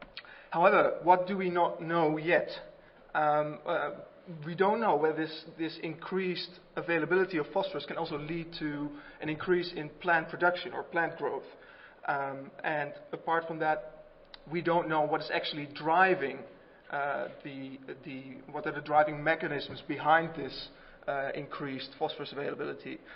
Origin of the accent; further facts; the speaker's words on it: Wageningen, Gelderland, Netherlands; I'm from Wageningen, from the Netherlands, and I'd like to talk to you about phosphorus and earthworms.